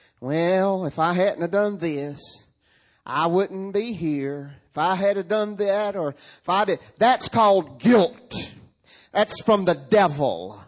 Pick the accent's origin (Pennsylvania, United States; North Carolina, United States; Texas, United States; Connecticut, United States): North Carolina, United States; I'm telling you, I'm from Eastern North Carolina and proud of it.